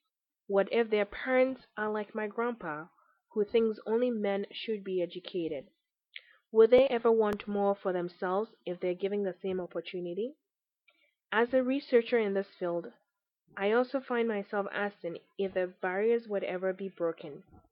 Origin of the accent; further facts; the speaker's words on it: Accra, Greater Accra, Ghana; I was born and raised in Accra, Ghana. I come from a family of five, which includes my parents and two siblings.